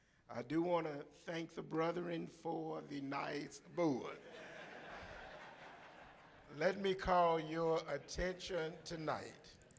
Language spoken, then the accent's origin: English; Mississippi, United States; It is good to be with individuals that I grew up with in the Delta of Mississippi.